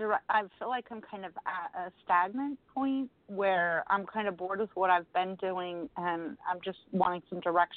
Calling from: Alabama, United States

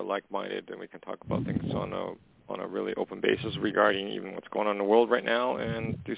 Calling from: Canada; from Canada.

